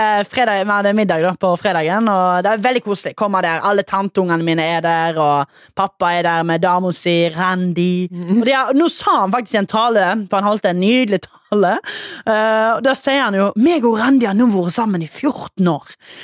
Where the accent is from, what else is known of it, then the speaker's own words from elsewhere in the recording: Trøndelag, Norway; Når jeg kommer fra Trøndelag